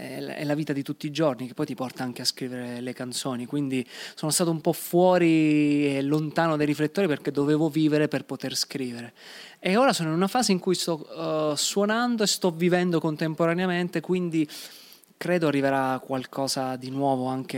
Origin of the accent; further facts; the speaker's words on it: Taranto, Apulia, Italy; Ciò che in qualche modo sta succedendo a Taranto, nella mia terra